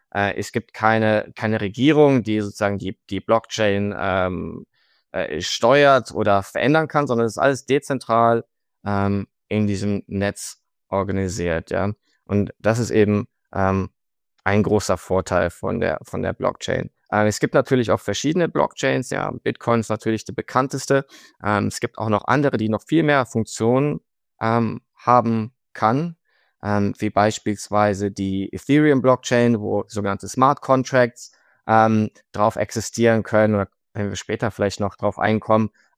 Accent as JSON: {"language": "German", "town": "Cologne", "region": "North Rhine-Westphalia", "country": "Germany", "lives_now": "London, United Kingdom", "said": "ursprünglich komme ich aus dem Raum Köln, habe an der Uni Köln studiert. Und aktuell bin ich bei uns an der Zentrale von WisdomTree in London angesiedelt."}